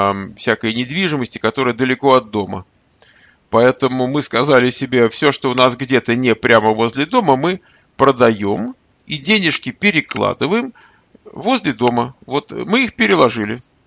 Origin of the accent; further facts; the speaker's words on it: Moscow, Russia; now in California, United States; Я когда-то из Москвы. Последние 30 лет я из Кремниевой долины. Что в Калифорнии. На Калифорнийщине. А в данный момент я гуляю по Чехии. И вот оттуда вот веду этот разговор.